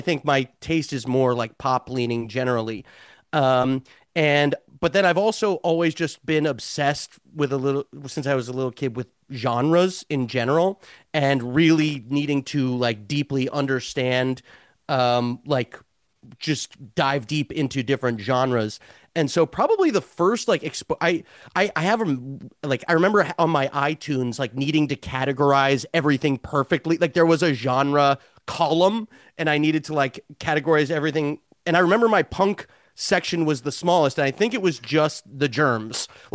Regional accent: Westchester, New York, United States; I grew up in Westchester, which is like north of New York. If I were to call myself a New Yorker, I think I'd be like drawn and quartered.

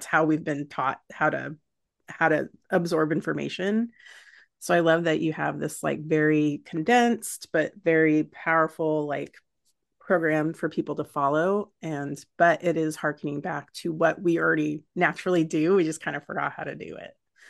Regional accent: Philippines; now in United States; because I'm Filipino

